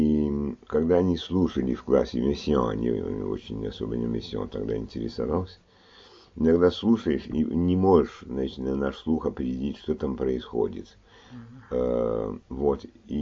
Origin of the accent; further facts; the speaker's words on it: Paris, Île-de-France, France; Я родился в Париже, значит, учился там в Париже.